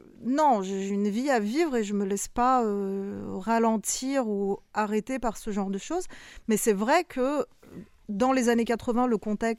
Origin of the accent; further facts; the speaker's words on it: France; Moi je suis française, je suis une autrice française, je suis une citoyenne française.